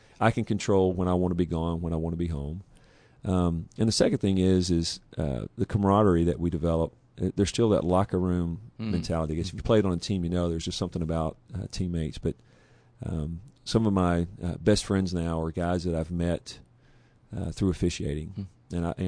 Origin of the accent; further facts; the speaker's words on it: Texas, United States; I was from Texas.